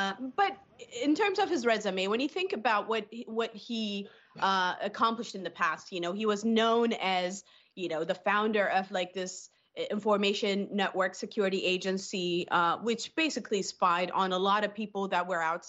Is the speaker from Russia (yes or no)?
no; Eritrea; my home country, Eritrea